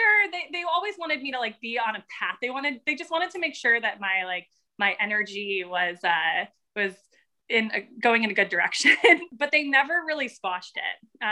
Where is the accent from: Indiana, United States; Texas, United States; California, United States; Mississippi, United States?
Indiana, United States; also born or lived in New York / Florida / Maryland; I was born in New York and then we lived in Florida. I grew up like for 10 years in Indiana, right outside of Indianapolis. And then we moved to Maryland. So I did half of high school in Maryland and then I stayed there for college.